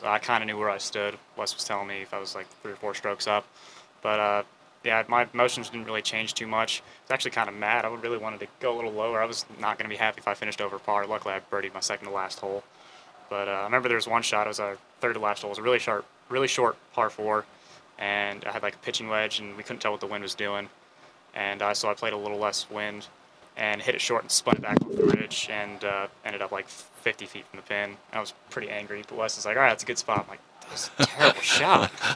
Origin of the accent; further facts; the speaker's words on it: Florida, United States; But, I mean, growing up in Florida, I'd say it was a lot tougher adapting and trying to play golf here.